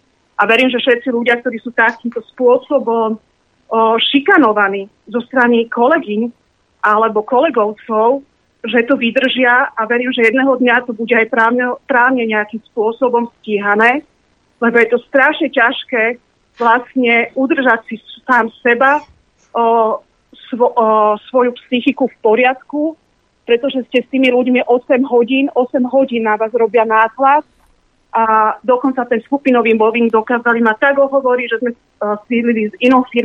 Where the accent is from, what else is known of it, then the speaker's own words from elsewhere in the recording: Bratislava, Bratislava Region, Slovakia; Áno, ďakujem, som z Bratislavy.